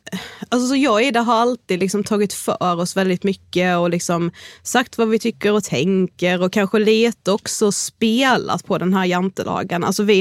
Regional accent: Karlshamn, Blekinge, Sweden; now in Stockholm, Sweden; vi har ju också åkt hem väldigt mycket och festat hemma i Karlshamn också under tiden vi har bott i Stockholm.

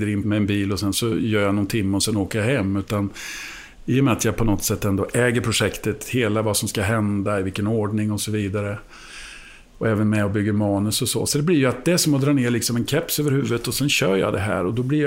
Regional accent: Degerfors, Örebro County, Sweden; mina optimala måltider, de var hemma i Degerfors när vi satt då

